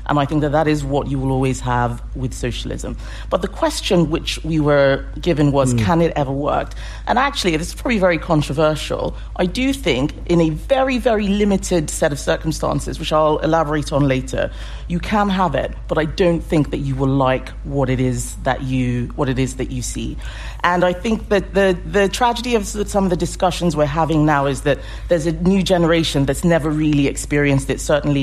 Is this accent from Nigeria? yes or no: yes; Nigeria; Where I lived, we had socialism. They didn't call it socialism. I grew up in Nigeria.